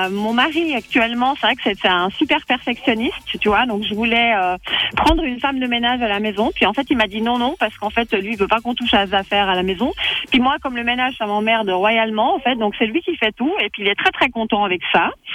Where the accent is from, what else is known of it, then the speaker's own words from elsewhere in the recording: La Chaux-de-Fonds, Neuchâtel, Switzerland; born there; Mais je suis née à la Chaux-de-Fonds.